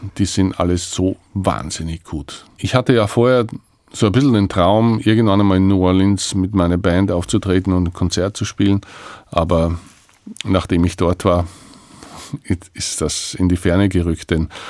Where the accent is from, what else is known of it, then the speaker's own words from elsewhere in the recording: Styria, Austria; ich bin ein Steirer Bub